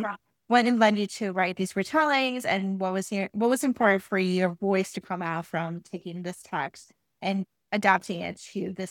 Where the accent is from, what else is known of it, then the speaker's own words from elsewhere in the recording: Puerto Rico; I come from Puerto Rico, and I was telling a bunch of people, because I'm from the island